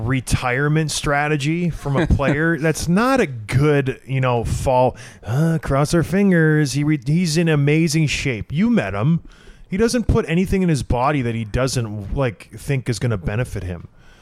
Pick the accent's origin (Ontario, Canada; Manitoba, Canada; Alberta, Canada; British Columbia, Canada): Alberta, Canada; Edmonton; I'm from Edmonton. I was born there. I have relatives there.